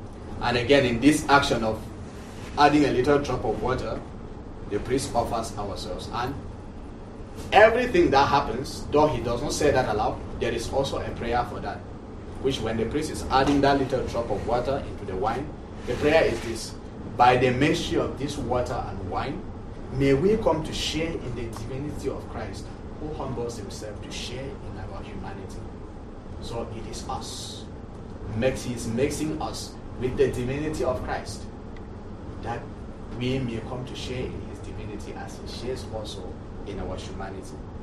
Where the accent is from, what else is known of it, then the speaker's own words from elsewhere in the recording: Cameroon; English is a second language; moved away; when I came from Cameroon and I was at Mount St. Mary's, most of the seminarians will invite me